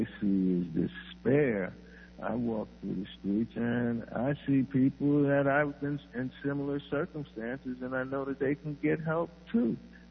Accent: New York, United States; I'm from New York.

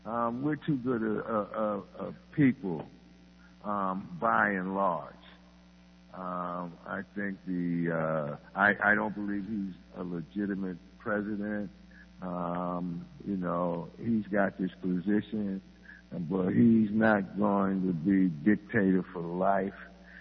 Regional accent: New York, United States; I'm from New York.

